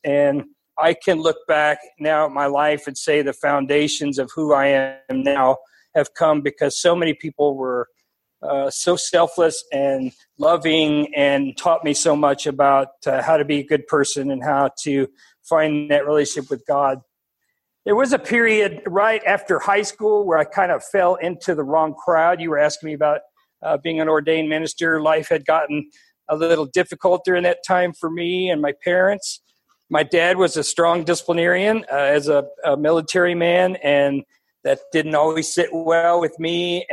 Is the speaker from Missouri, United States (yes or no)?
no; San Antonio, Texas, United States; born there; I was born in San Antonio, Texas, the youngest of six kids.